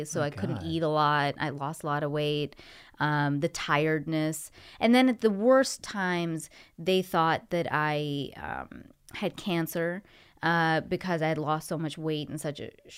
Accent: Ontario, Canada; so I'm from Ontario, Canada.

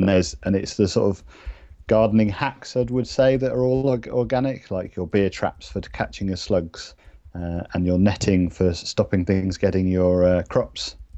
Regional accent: Totnes, South West England, United Kingdom; I grew up in Devon, right on the south coast, in a place called Totnes, which is near Torquay

